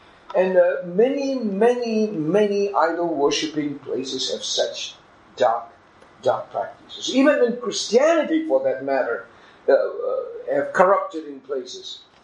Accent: India; I come from India. I was born in India. I was brought up in India. I was there. I did all my secular studies in India

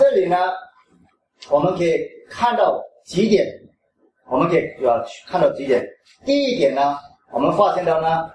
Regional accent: China; 我们中国人讲我们是做牛做马

